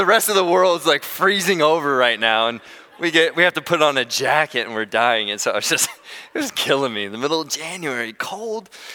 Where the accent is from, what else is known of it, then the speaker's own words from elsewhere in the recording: California, United States; I grew up in the Bay Area